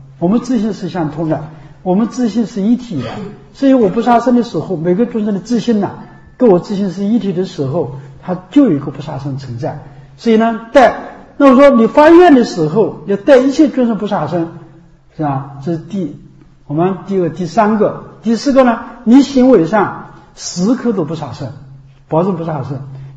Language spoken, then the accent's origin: Chinese; China; 我们中国人受无戒其实受的是菩萨戒。